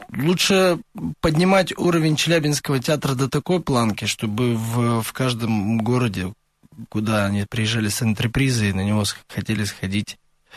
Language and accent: Russian; Lysva, Perm Krai, Russia; все мы в основном выход из Пермской области еще на тот момент. Там я из города Лысьвы, маленький промышленный городок, там 1070 жителей.